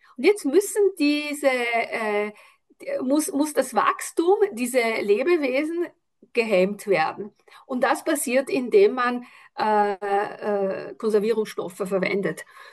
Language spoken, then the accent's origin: German; Aosta Valley, Italy; Und mein Papa ist 30 Kilometer nach Auster, das ist ja Hauptort des Austertals, wo ich aufgewachsen bin, gefahren.